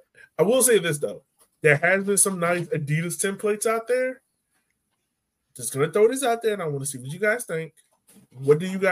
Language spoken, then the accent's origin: English; Richmond, Virginia, United States; but just growing up in Richmond, and I had to explain to my wife like short pump was just like a massive wasteland to like maybe the mid-2000s.